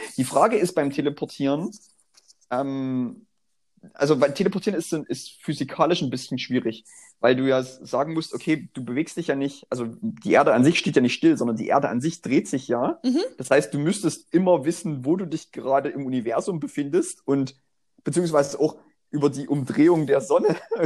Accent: Saxony, Germany; ich komme ja auch aus dem Erzgebirge, ne? Und da ist der Boden ja sowieso auch radioaktiv verstrahlt.

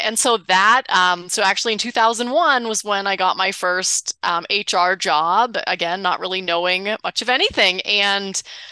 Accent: New England, United States; moved away as an adult; And so I grew up in New England and went to college there and just wanted something new. So that's how I found my way to Utah actually for the Olympics back in 2002.

